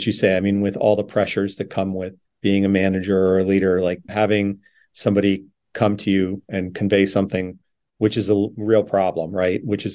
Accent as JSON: {"language": "English", "country": "United States", "said": "You're a Brit, I'm an American."}